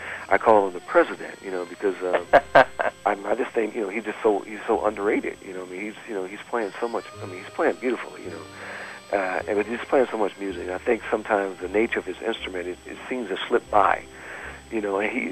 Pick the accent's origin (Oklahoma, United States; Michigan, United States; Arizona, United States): Michigan, United States; and Bob Hurst, we're from, you know, we're from Michigan, you know, so we talk together